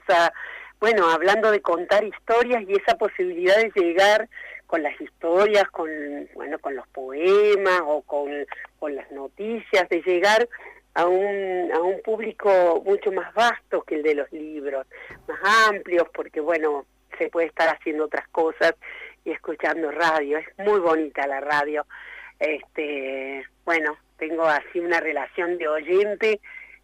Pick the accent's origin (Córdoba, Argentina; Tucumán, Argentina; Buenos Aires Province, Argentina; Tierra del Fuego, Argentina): Córdoba, Argentina; Oliva; also born or lived in Arroyo Cabral; Villa María, y me crié todo el tiempo, infancia y adolescencia, en Oliva.